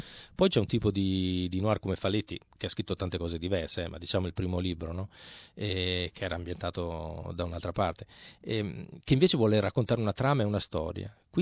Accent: Bologna, Emilia-Romagna, Italy; Sono scrittore, sono bolognese, passo sempre dalla mia stazione

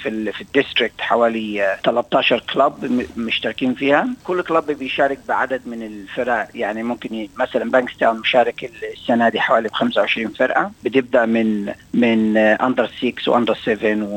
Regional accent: Egypt; now in Australia; أنا مهاجر من مصر، فطبعا الخلفية بتاعتنا طبعا المصريين أغلبها كرة قدم

